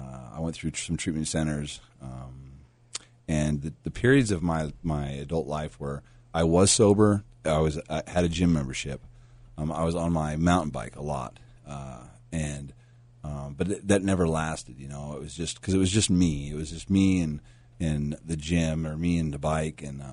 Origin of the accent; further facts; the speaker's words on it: Seattle, Washington, United States; moved away; I missed home a lot because that's, you know, I'm from Seattle. I was born and raised there. I got out and I started exploring Colorado.